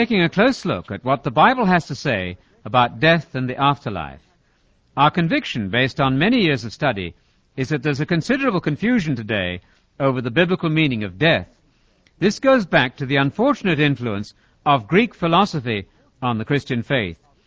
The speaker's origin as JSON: {"language": "English", "region": "England", "country": "United Kingdom", "said": "If I, as an Englishman, say, I'm mad about my flat, my American friends will understand something quite different from an English audience."}